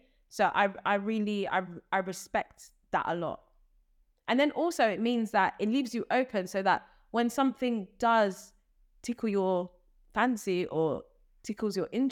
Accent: Zambia; you know, I'm from Zambia. I love Southern African stories that we don't really get to hear as much.

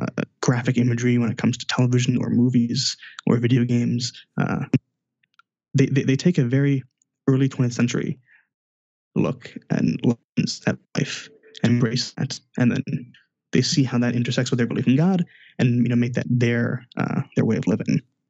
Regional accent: New York, United States; So I was born as a Kohanim, and two as a New Yorker or an American.

